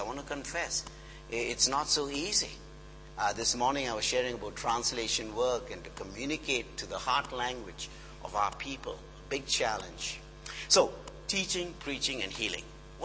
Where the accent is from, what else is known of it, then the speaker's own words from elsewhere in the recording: India; Some of you know I'm from India